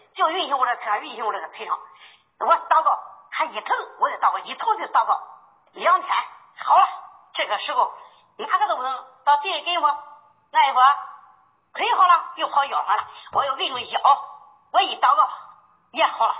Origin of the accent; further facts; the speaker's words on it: Henan, China; 我是河南的。